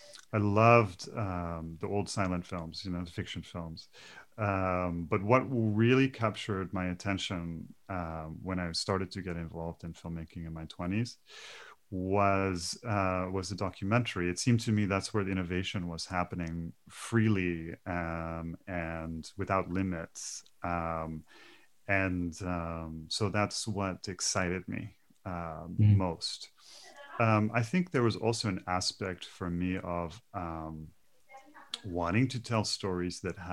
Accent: Halifax, Nova Scotia, Canada; why did I take on this identity of being Afghan when I was half Afghan growing up in Halifax?

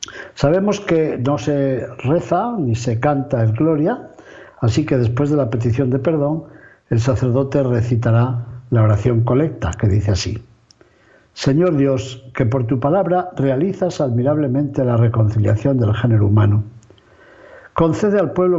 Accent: León, Castile and León, Spain; sacerdote de la diócesis de León, en España. Y hoy me encuentro en mi ciudad natal, en León.

